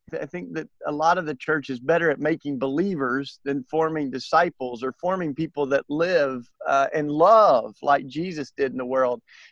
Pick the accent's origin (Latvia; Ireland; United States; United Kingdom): United States; Tennessee; Yeah, I grew up down in East Tennessee in the foothills of the Smoky Mountains.